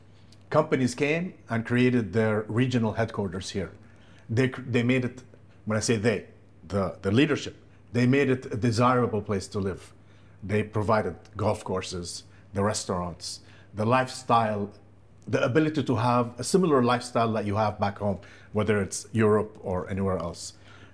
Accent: Saudi Arabia; English is a second language; I'm Saudi Arabia.

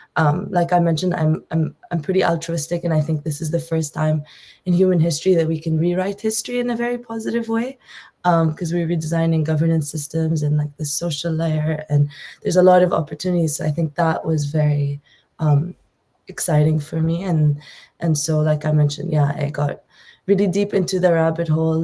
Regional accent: Jordan; So like I mentioned, I'm from the region. So I was born and raised in Jordan.

